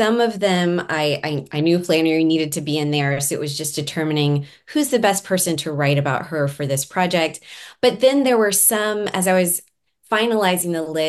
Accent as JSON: {"language": "English", "region": "the South", "country": "United States", "tie": "born or raised there", "said": "I grew up in the South, so I could"}